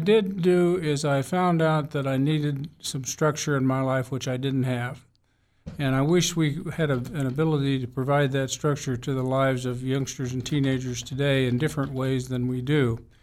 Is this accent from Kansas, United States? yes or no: yes; Topeka, Kansas, United States; also born or lived in Oregon; I was raised in Topeka, Kansas, by a single mom. My parents never got married, which was a big deal back in the 40s. We moved back from Oregon, where I was born, to Topeka and lived with my grandmother